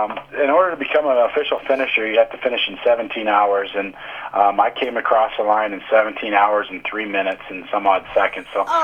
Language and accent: English; Belle Plaine, Iowa, United States; I was. I grew up in Belle Plaine, Iowa.